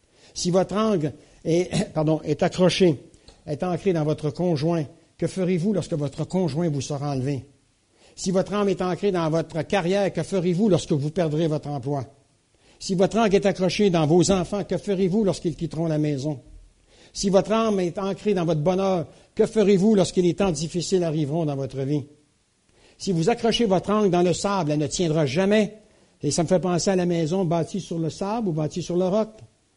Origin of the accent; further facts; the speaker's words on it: Quebec, Canada; moi je viens du Québec, donc je vais vous parler de ce que je connais.